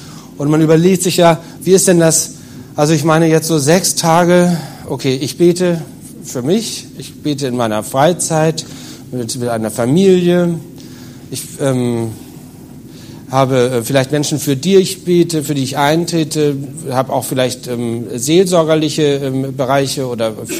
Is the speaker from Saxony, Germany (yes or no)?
no; Hamburg, Germany; ich komme aus Hamburg